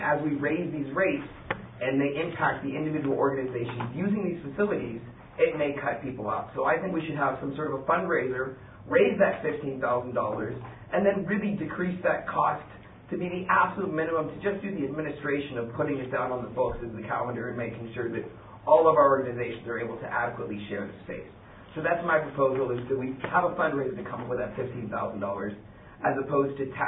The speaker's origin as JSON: {"language": "English", "town": "Redwood City", "region": "California", "country": "United States", "tie": "born or raised there", "lives_now": "San Francisco, United States", "said": "I grew up in Redwood. By the time I went off to college, I moved away to San Francisco"}